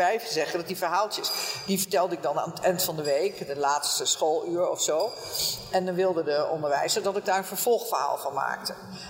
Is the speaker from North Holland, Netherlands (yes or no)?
no; The Hague, South Holland, Netherlands; Nee, ik kom uit Den Haag